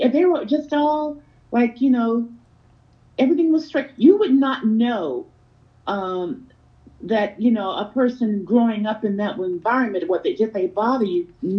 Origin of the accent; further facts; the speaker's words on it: Tennessee, United States; born there; Well, I was born in Tennessee.